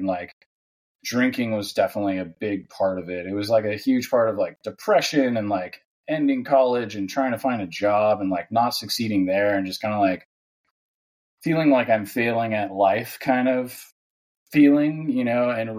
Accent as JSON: {"language": "English", "town": "Ventura", "region": "California", "country": "United States", "tie": "born or raised there", "lives_now": "Danville, United States", "said": "I live in Danville, California. I'm a California native. I grew up in Ventura, California, in SoCal. Went to Ventura High."}